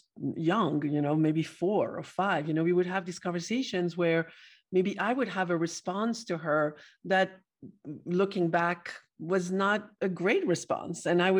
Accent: France; now in United States; So I'm from France originally

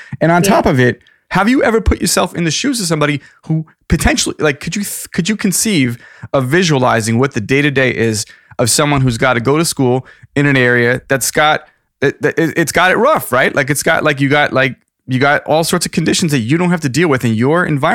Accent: New York, United States; I grew up in Suffolk County, very homogenous, non-diverse place. And then I moved to New York City and I lived in New York City most of my life.

